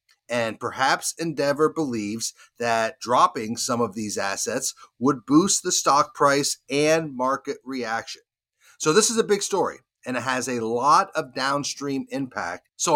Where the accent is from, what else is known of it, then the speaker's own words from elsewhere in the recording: Charlotte, North Carolina, United States; the Hornets winning here in my hometown of Charlotte under new ownership.